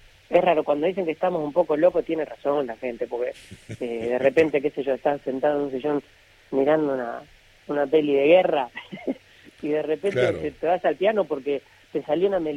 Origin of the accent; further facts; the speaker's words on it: Argentina; soy argentino y mis padres siempre me inculcaron el folclore